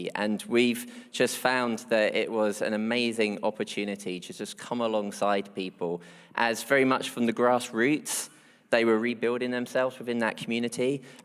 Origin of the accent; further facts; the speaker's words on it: Rochester, South East England, United Kingdom; now in Scotland, United Kingdom; I come from just south of London in a place called Rochester in Kent, and that's where I was brought up. I was brought up in what I thought was an excellent church